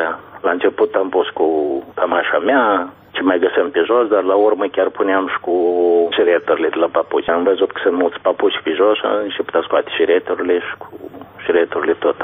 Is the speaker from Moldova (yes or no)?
yes; Moldova; Mie îmi pare că noi, ca moldoveni, încă nu putem să ne arătăm dignitatea noastră, mândria noastră.